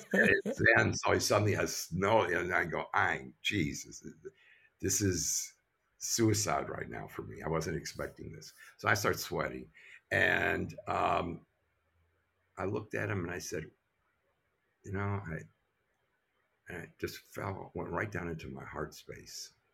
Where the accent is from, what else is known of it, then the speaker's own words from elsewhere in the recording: Louisville, Kentucky, United States; And what was amazing was that I'm from Louisville, Kentucky.